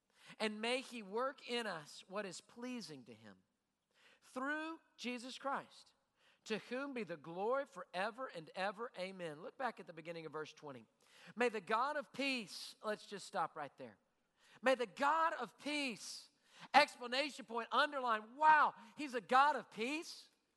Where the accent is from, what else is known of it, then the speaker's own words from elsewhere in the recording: Louisiana, United States; We're from Louisiana. You know how much crawfish you got to sell to get $85 million into a bank account?